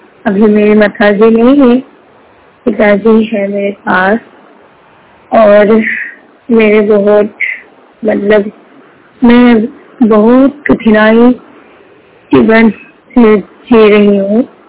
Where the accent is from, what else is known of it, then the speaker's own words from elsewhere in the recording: Nagaon, Assam, India; असम से हूँ। मैं पूरी तरह से दृष्टिबाधित हूँ।